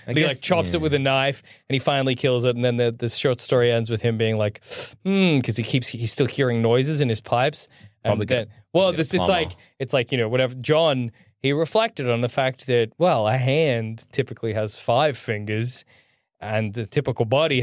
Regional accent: Australia; As an Australian man, I'll say Edgar Wright, a British man, gets America.

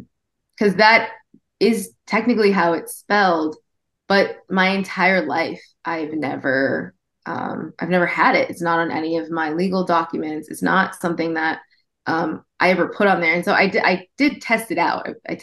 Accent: California, United States; Other Vietnamese people, you know, honestly, like I grew up in Orange County, and I still have a lot of family there

